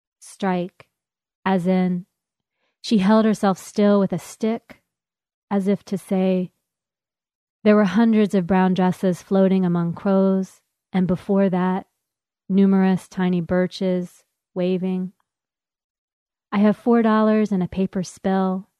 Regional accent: the South, United States; accent: Southern; And if I'm really relaxed, you'll hear my Southern accent come through.

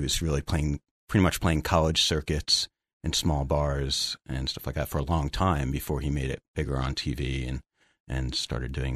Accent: New York, United States; moved away; Originally, I'm from New York, where I first started playing and doing music, and been influenced by folk music and country and bluegrass.

